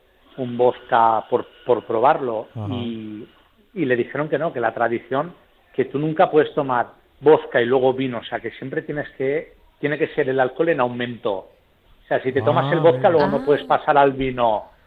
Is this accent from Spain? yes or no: yes; Valencian Community, Spain; Como buen valenciano ya sabéis la respuesta obligada.